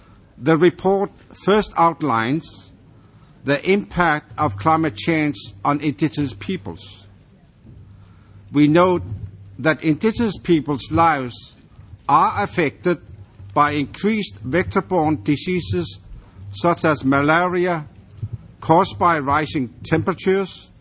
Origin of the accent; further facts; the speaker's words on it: Greenland; I am from Greenland, where the ice cap is melting at an unprecedented rate